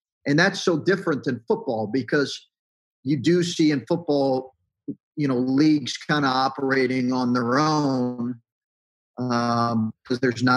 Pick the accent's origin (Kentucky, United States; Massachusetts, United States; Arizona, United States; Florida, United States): Kentucky, United States; Lexington; also born or lived in North Carolina / Indiana; I grew up in Lexington, Kentucky. I grew up in blue blood college basketball country. Like that's a part of me. I've coached in North Carolina. I've coached in Indiana.